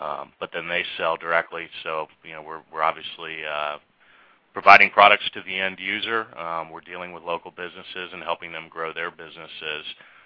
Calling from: Largo, Florida, United States; We're in Largo, Florida.

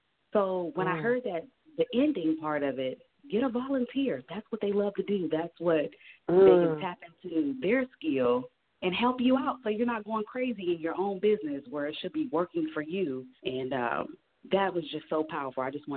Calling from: Columbus, Ohio, United States; I'm calling from Columbus, Ohio.

